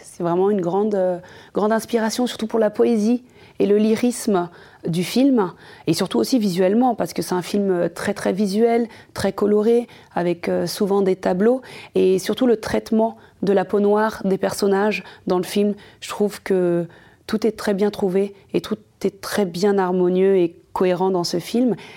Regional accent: France; Moi, je suis née ici, j'ai grandi ici, mais je suis d'originaire du Sénégal

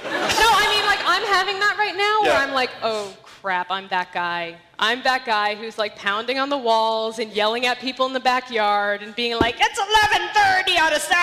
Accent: Connecticut, United States; Connecticut.

